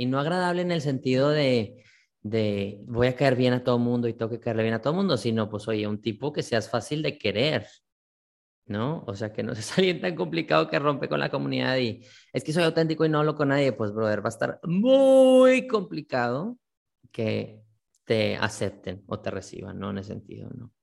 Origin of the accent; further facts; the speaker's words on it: Mexico; en mi ciudad, en mi país, tengo una responsabilidad como mexicano, ¿no?